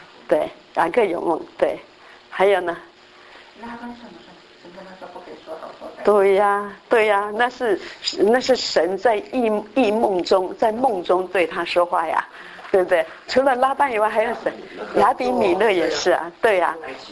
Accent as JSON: {"language": "Chinese", "country": "China", "said": "所以你看我们中国人的造字啊。"}